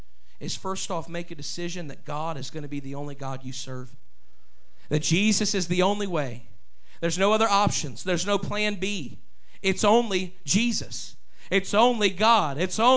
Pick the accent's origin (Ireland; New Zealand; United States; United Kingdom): Ireland; And I can't blame being Irish because that don't last too long.